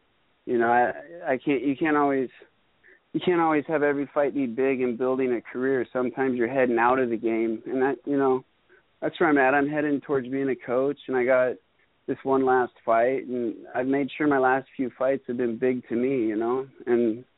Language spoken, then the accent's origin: English; Northwest, United States; I was born and raised in the Northwest, but I got to travel a lot through fighting.